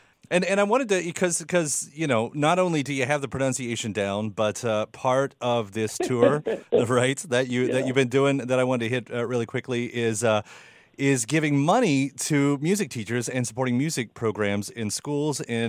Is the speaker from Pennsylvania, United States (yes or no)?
no; Kentucky, United States; I moved here. I mean, I'm from Kentucky anyway.